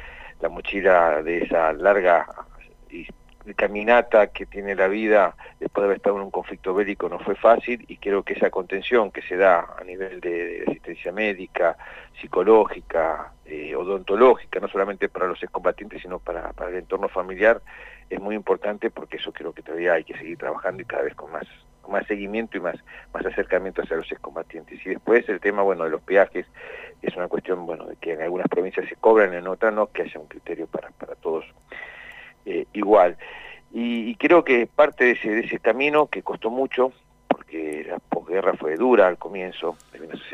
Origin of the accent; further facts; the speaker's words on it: Argentina; estas contradicciones que tenemos como argentinos